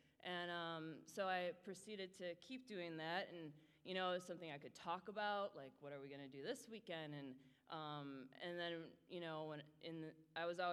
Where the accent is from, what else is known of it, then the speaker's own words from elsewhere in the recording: Milwaukee, Wisconsin, United States; I grew up in Milwaukee, Wisconsin, in a great home.